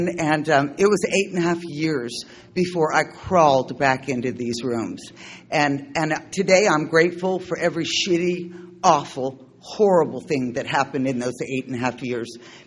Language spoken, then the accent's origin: English; San Diego, California, United States; I'm from San Diego, from Southern California.